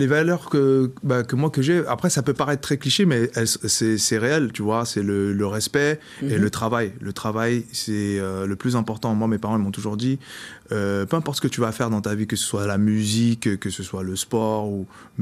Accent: Aulnay-sous-Bois, Île-de-France, France; also born or lived in Aubervilliers / Goussainville; moi j'ai grandi, je suis né à Aubervilliers. Je suis né à Aubervilliers. En fait, j'ai vécu une grande partie de mon enfance à Aulnay-sous-Bois, au 3000. Et après, on a déménagé à Goussainville, dans un petit quartier tranquille, quartier pavillonnaire.

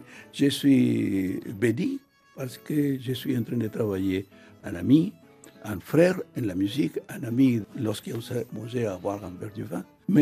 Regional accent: Buenos Aires, Argentina; born there; French is a second language; Je suis né à Buenos Aires, mais ma maman m'a donné toute la race du Guaran parce que j'étais 9 mois dans son ventre.

